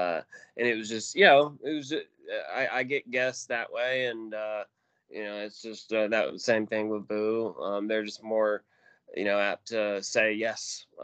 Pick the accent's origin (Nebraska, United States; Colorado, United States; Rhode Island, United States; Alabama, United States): Alabama, United States; Birmingham; I grew up in the Birmingham area.